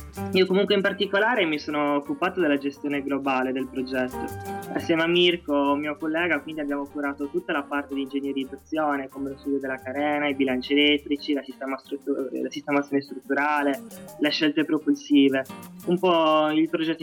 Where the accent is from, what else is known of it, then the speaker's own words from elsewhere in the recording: Quartu Sant'Elena, Sardinia, Italy; moved away as an adult; Ora come ora ho 23 anni e sono partito a 19 direttamente da Quartu Sant'Elena verso la Liguria.